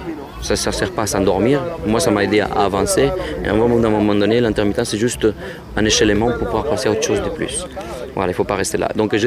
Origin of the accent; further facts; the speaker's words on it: Spain; moved away as an adult; now in France; J'ai quitté l'Espagne à 18 ans. Je suis venu en vacances à Paris. Et j'ai resté.